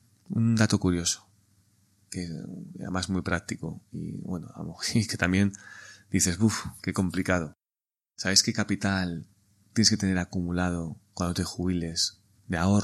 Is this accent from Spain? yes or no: yes; Spain; Ya sé que somos españoles, necesitamos el relacionarnos, el salir a la calle